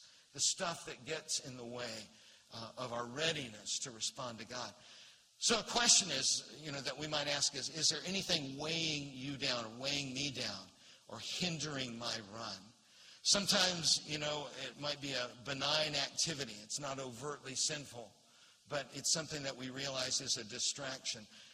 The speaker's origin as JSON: {"language": "English", "region": "Florida", "country": "United States", "tie": "born or raised there", "said": "I grew up in Central Florida when there were orange groves everywhere."}